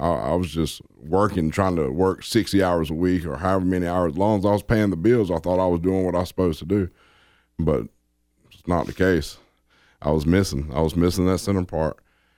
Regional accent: Lewisburg, North Carolina, United States; No, I'm from Lewisburg, North Carolina, which is about 30 miles north of Raleigh.

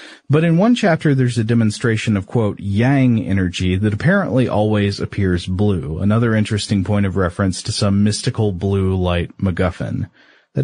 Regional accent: Scotland, United Kingdom; Now, I'm from Scotland, and we don't have illuminated sea creatures very much.

